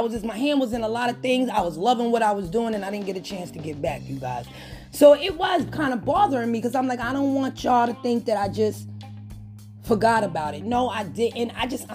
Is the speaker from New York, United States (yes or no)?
yes; Bronx, New York, United States; in the Bronx, in my hometown, yeah! Born and raised